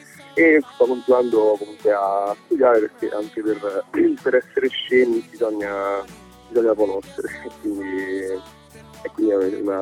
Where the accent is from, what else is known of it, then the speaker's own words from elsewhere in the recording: Acquasanta Terme, Marche, Italy; also born or lived in Ascoli Piceno; Io sono nato da Piceno e poi sono cresciuto invece da qua Santa Terme, quindi nel mio paese nativo.